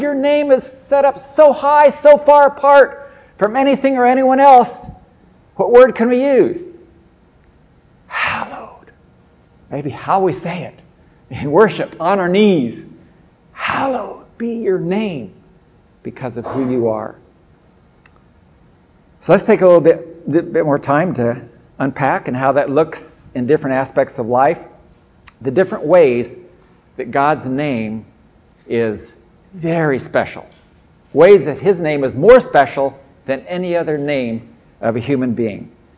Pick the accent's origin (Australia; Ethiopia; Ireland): Ethiopia; also born or lived in Philippines; when I grew up in Ethiopia, and as I've spent a lot of time in the Philippines